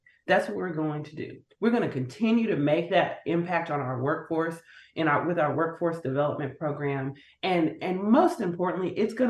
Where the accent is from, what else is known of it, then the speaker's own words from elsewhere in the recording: Dallas, Texas, United States; And for me, again, I'm born and raised in Dallas.